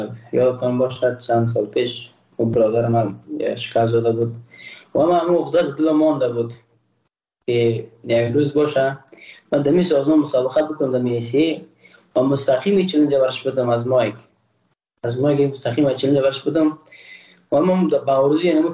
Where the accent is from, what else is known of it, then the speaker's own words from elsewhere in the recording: Afghanistan; ما یک افغان هستم و اما یک ملت هستیم